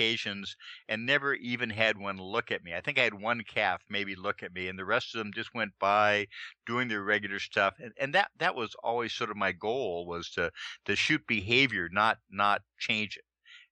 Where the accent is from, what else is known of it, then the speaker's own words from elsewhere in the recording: San Diego, California, United States; There had been gray whales in San Diego. I grew up in San Diego.